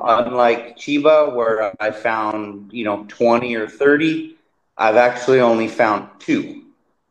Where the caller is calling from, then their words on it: California, United States; I'm contacting you from California in the United States.